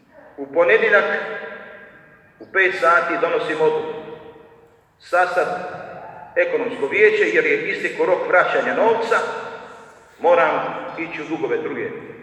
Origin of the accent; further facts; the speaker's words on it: Kupres, Federation of Bosnia and Herzegovina, Bosnia & Herzegovina; na Kupresu, u mom rodnom gradu.